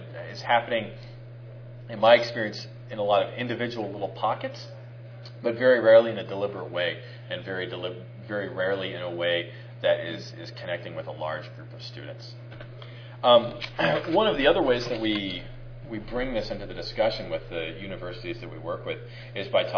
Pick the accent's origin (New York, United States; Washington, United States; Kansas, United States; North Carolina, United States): North Carolina, United States; I mean, I'm from the South, but I'm not from the Deep South like Tallahassee.